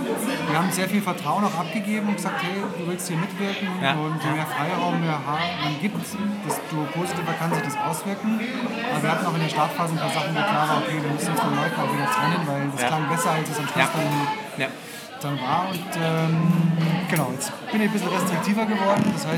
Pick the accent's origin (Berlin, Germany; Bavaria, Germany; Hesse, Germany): Bavaria, Germany; Munich; Nee, also ich bin definitiv Untergiesinger. Ich habe nichts mit München am Hut